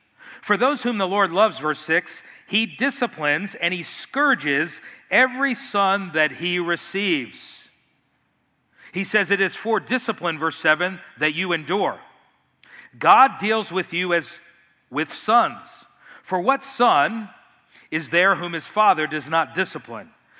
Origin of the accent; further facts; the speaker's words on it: Miami, Florida, United States; When I was growing up in Miami, Florida, I know it's kind of bad, but my dad took me to the dog races.